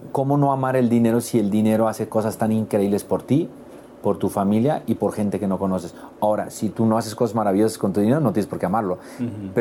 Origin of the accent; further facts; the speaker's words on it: United States; born there; Nací en Estados Unidos, papás bolivianos, por eso hablo muy bien castellano y amo Latinoamérica y he vivido en muchos países de Latinoamérica